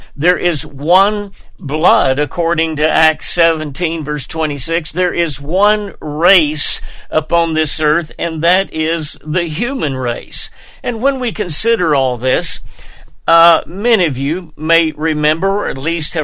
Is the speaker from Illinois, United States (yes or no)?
no; Dayton, Tennessee, United States; In 1925 in Dayton, Tennessee, that is my hometown.